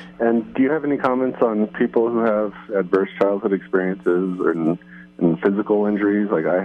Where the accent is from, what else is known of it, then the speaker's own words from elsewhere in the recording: Arizona, United States; Hi, I'm from Arizona.